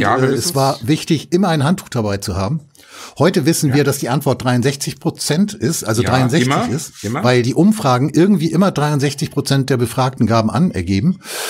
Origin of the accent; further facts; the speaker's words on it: Hamburg, Germany; Ich bin, ich bin ja in Hamburg-Altona aufgewachsen und das war früher Dänemark.